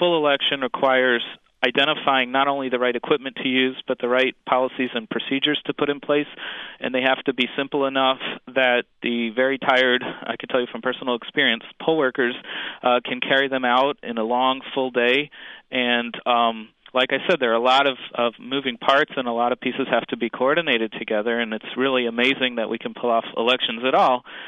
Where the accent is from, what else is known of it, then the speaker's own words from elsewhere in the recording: Maryland, United States; than my home state of Maryland is in.